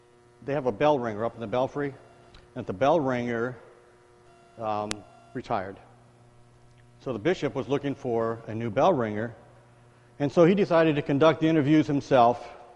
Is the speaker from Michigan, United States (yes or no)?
no; Pasadena, California, United States; My wife and I say we grew up in Pasadena. We got married out there back in 83